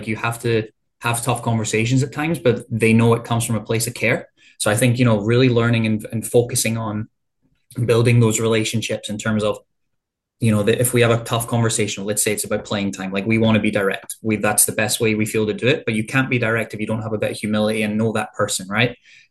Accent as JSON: {"language": "English", "region": "Scotland", "country": "United Kingdom", "tie": "born or raised there", "also_born_or_lived": "United States", "said": "Like growing up in Scotland"}